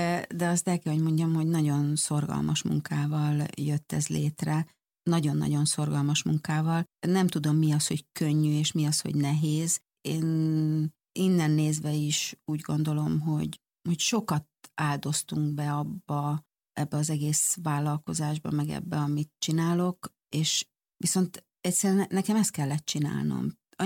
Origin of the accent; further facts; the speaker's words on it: Hungary; also born or lived in Sweden; olyan elmondhatatlan vágyam volt arra, hogy visszajöjjek Magyarországra, és azt éreztem, hogy nekem itt dolgom van, hogy én nekem haza kell jönnöm, ez az én hazám.